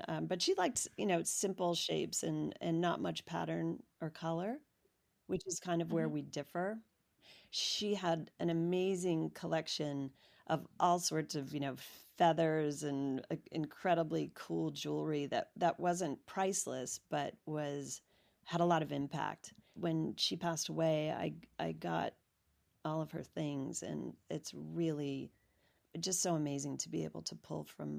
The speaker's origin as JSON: {"language": "English", "town": "Washington", "region": "District of Columbia", "country": "United States", "tie": "born or raised there", "said": "I grew up in Washington, D.C."}